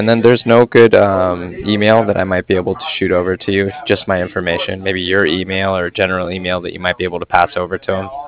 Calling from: Cardiff, Wales, United Kingdom; I was calling from Cardiff

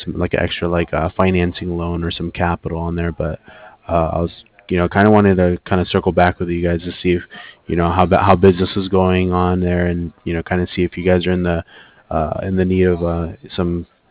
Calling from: Cardiff, Wales, United Kingdom; I'm calling over from Cardiff

